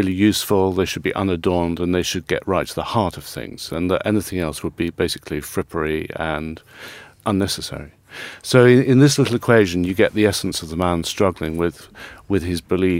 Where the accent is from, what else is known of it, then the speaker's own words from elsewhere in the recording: London, United Kingdom; we're both Londoners and we grew up in London using the underground and the buses.